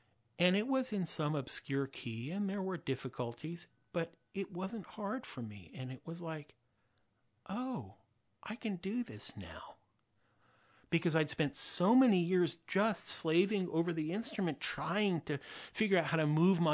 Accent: Oakland, California, United States; When I had returned to the Bay Area, I grew up in Oakland

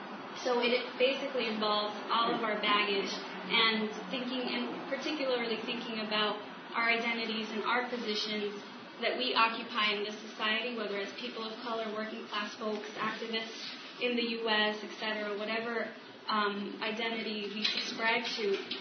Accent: United States; I was raised here in the United States

